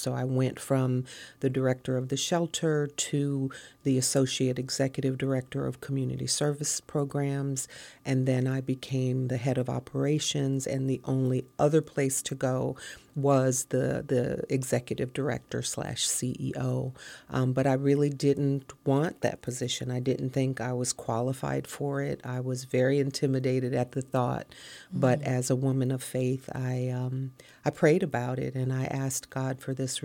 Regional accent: Buffalo, New York, United States; Well, I grew up in Buffalo, New York.

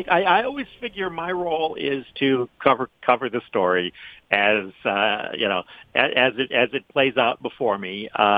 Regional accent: Michigan, United States; What would happen if, you know, my home state of Michigan went first

